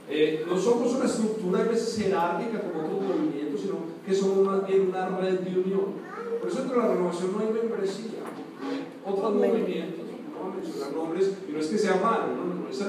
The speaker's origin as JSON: {"language": "Spanish", "country": "Colombia", "moved": "yes", "lives_now": "United States", "said": "cuando yo llegué de Colombia, yo estaba feliz porque venía a Estados Unidos"}